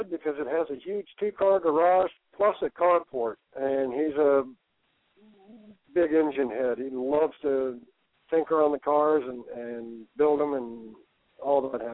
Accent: Ohio, United States; No, actually, I grew up in Ohio, but I was a couple of hours away from Ohio State

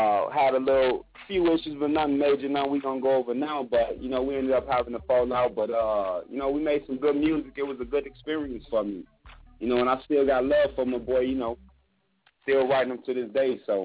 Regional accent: Chicago, Illinois, United States; now in Florida, United States; Born and raised in Chicago, down here in the FLA right now, trying to get things going for my label, Dream Seeker Records.

